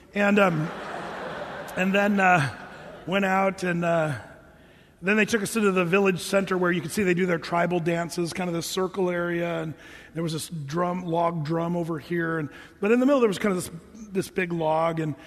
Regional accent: United States; And as an American, I think, yeah, that's idolatry, you know, when you have this little object that you worship and all this stuff.

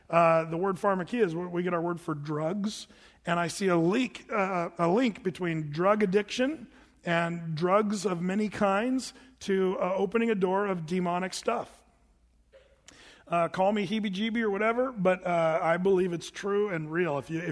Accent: California, United States; I shouldn't say that because we're all from California.

